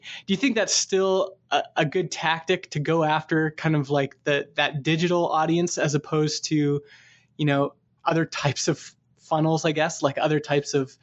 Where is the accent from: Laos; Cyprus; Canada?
Canada; So, you know, I'm from Canada.